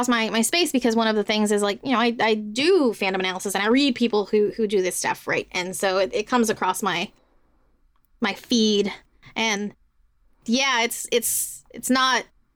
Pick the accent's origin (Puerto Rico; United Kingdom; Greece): Puerto Rico; Because I'm from Puerto Rico, right? And I'm from a colonized place.